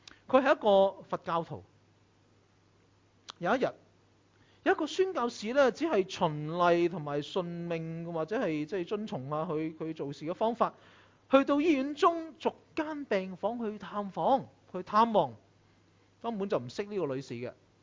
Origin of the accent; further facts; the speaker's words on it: China; 因為佢係中國人，我係中國人，我明白佢所講嘅處境。